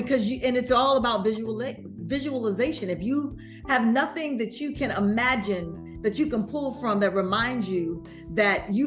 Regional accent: Chicago, Illinois, United States; now in Brooklyn, United States; I'm from, you know, I live in Brooklyn. I'm from Chicago.

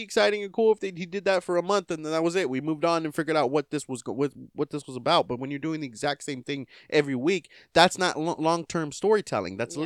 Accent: Texas, United States; we're a Texas crowd. Yeah, we can say that because we're from Texas.

